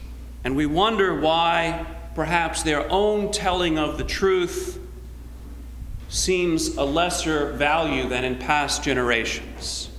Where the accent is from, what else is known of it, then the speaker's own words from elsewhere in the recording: Long Island, New York, United States; When we grew up on Long Island, you went up north to the mountains.